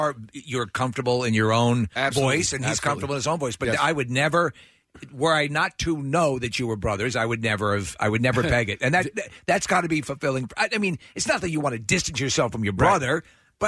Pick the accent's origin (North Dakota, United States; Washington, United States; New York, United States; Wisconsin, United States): New York, United States; I remember there was the East Side Comedy Club, and I'm from New York.